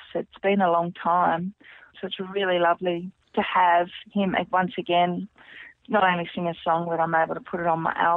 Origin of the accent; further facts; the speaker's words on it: Mallee, Australia; but I grew up in the Mallee and the Lovegrass, I know.